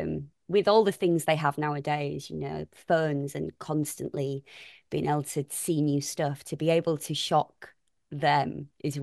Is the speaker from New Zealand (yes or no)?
no; Hull, Yorkshire and the Humber, United Kingdom; Scousers and I'm from Hull, Geordies, Manx, Londoners.